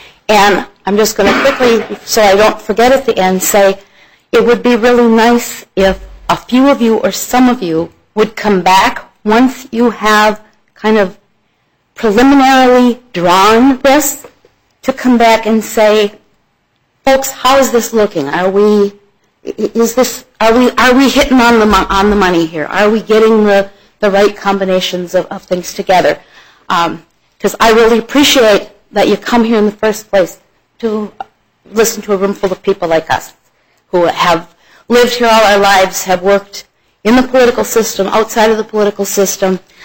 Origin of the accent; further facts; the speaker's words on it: Duluth, Minnesota, United States; And she being a ranger, so to speak, and me being growing up in the Duluth area, I really appreciate that.